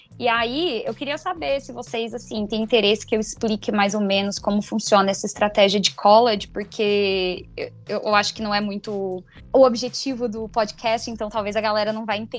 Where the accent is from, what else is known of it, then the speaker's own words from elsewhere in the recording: São Paulo, Brazil; onde eu morava, né, eu venho do interior do estado de São Paulo.